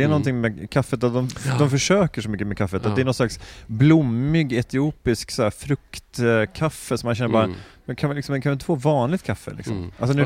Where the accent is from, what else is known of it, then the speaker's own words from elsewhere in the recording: Sweden; accent: Standard Swedish; jag brukar så här på skoj, liksom halt på skoj, halt på allvar säga att jag har en sammetslen rikssvenska.